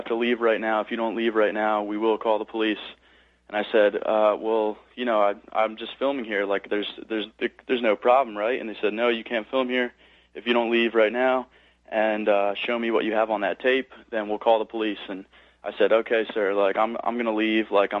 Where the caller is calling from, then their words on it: New Jersey, United States; I'm from New Jersey.